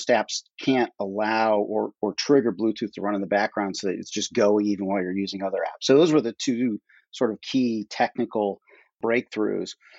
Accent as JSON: {"language": "English", "region": "Ohio", "country": "United States", "tie": "born or raised there", "said": "But many states simply aren't interested, including my home state, Ohio."}